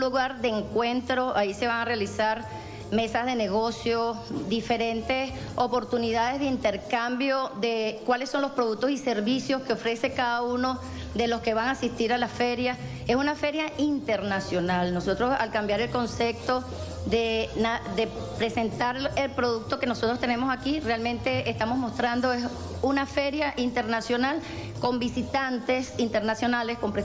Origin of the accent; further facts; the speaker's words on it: Venezuela; como somos los venezolanos y sobre todo como somos las y los chavistas.